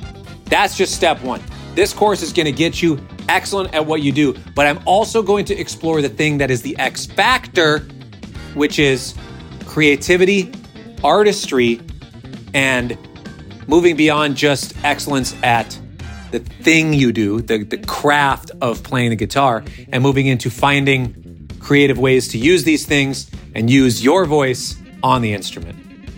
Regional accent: Minnesota, United States; I'm a hockey guy, okay? Yeah, I'm from Minnesota. I'm a hockey guy.

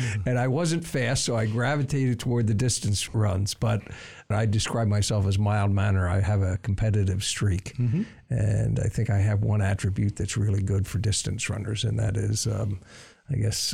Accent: Pennsylvania, United States; I grew up in Pennsylvania. So I know I'm in Spartan country here, but I went to Penn State.

